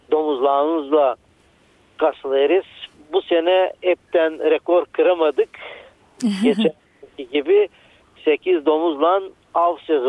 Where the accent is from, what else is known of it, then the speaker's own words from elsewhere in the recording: Razgrad Province, Bulgaria; Kubrat Belediyesi.